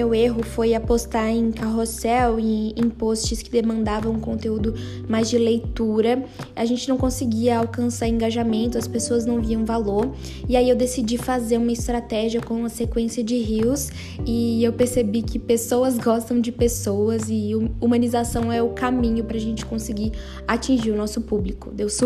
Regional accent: Betim, Minas Gerais, Brazil; Eu tenho 21 anos, sou mineira, nascida e criada na periferia de Betim.

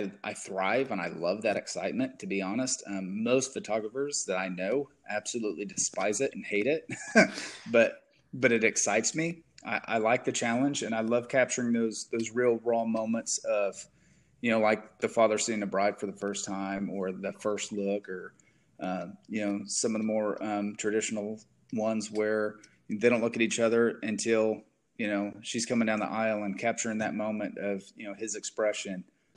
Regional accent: Missouri, United States; I grew up in Southwest Missouri. I'm more of a plowboy than a cowboy, I would definitely say. I grew up on a farm, crop farm

